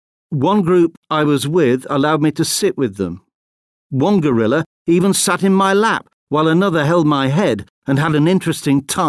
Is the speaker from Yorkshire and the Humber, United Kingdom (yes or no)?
no; Leicester, East Midlands, United Kingdom; also born or lived in London; Yes. I was born in London and then lived in Leicester in the Midlands.